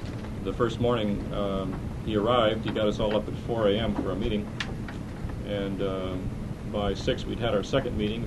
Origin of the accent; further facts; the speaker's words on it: Midwest, United States; I was brought up in the Midwest